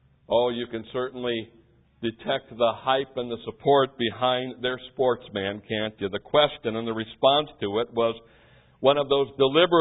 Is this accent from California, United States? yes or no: no; Wisconsin, United States; also born or lived in Chicago area; I grew up in Wisconsin during the Vince Lombardi era of the Packers. I lived in the Chicago area during the Michael Jordan era of the Bulls.